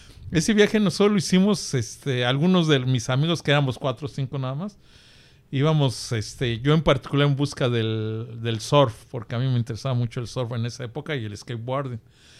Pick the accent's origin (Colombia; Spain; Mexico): Mexico; Mexico City; born there; Nací en la zona de lo que es la delegación Iztacalco. Y a los tres años me llevaron hacia la colonia de Zaragoza, que ya pertenece a la delegación Venustiano Carranza.